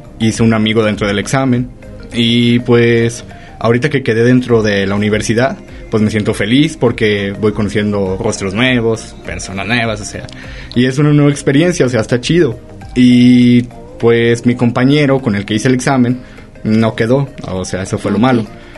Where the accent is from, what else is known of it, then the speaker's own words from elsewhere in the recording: León, Guanajuato, Mexico; also born or lived in Guadalajara / San Juan de los Lagos; now in Lagos de Moreno, Mexico; primero, pues nací en Guadalajara, Jalisco. Claro. Después me fui a vivir a San Juan de los Lagos, Jalisco también. Después me moví a León, Guanajuato.